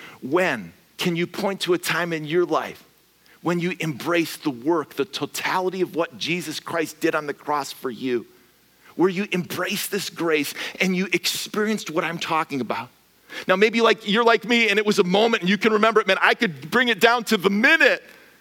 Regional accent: Midwest, United States; I think I learned it from my dad growing up in the Midwest

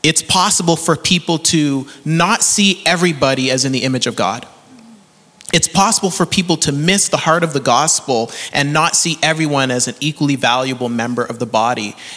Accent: Canada; accent: Canadian; What is this weird Canadian accent that you have? And I said, well, you might have an accent as well. And we grew up with completely different food

